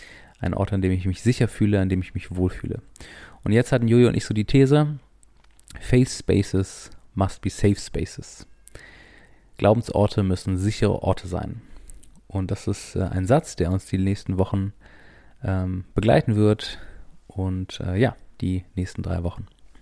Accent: North Rhine-Westphalia, Germany; ich komme aus dem Kölner Umland

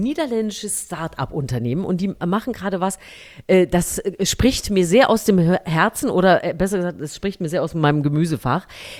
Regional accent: Thuringia, Germany; ich bin ja in Thüringen erstmal aufgewachsen

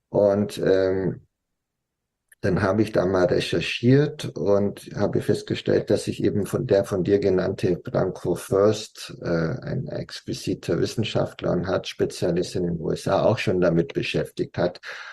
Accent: Blaubeuren, Baden-Württemberg, Germany; Es gibt in meiner Heimat eine ganz große Quelle, die heißt Blautopf.

